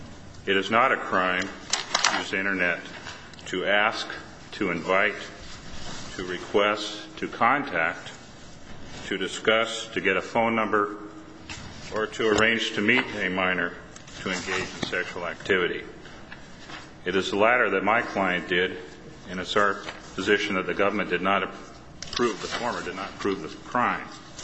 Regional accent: Great Falls, Montana, United States; I'm from Great Falls, Montana

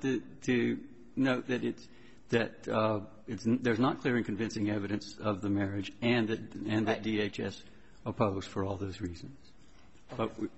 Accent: United States; I'm from Washington, Your Honor.

